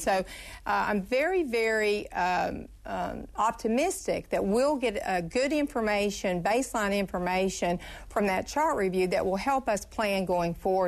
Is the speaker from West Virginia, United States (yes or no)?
yes; West Virginia, United States; I'm from West Virginia.